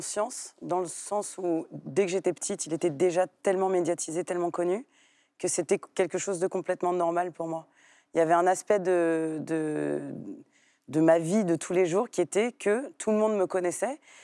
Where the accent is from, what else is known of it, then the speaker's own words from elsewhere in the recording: Paris, Île-de-France, France; also born or lived in Marseille; Petite, quand je suis, quand je suis revenue de Marseille, effectivement, il y a eu quand j'ai recommencé à être scolarisée à Paris